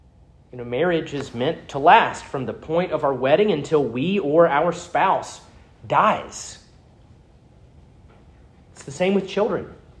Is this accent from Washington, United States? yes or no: no; Starkville, Mississippi, United States; Being born and raised in Starkville, Mississippi, spending the first 9 years of my life living in a house with maroon siding and white shutters, half a mile off campus